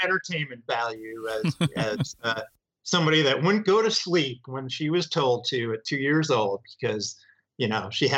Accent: Scarsdale, New York, United States; I was originally born in New York City and grew up just north of there in Scarsdale, New York.

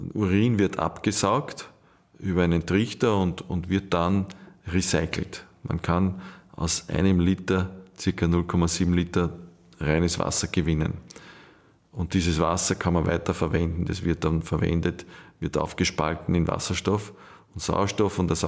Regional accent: Austria

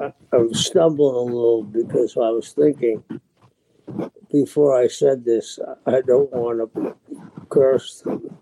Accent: Boston, Massachusetts, United States; I'm from South Boston, and nobody had cowboy boots.

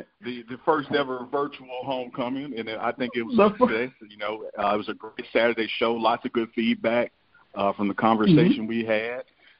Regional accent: Jackson, Mississippi, United States; also born or lived in Simpson County; I might have been born and raised in Jackson, but I spent weekends, spring, big summers, Christmas break, you name it, down in Simpson County.

